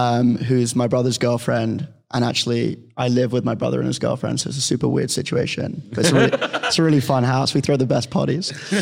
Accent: London, United Kingdom; growing up in London

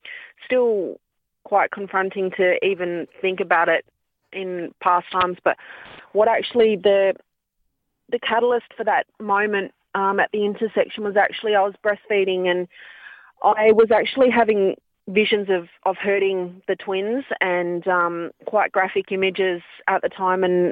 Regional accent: Dayton, Ohio, United States; So I, growing up in Dayton, it was being an Aboriginal female, but being a fair-skinned Aboriginal female, I never really fit in with the white kids, and I never really fit in with the black kids

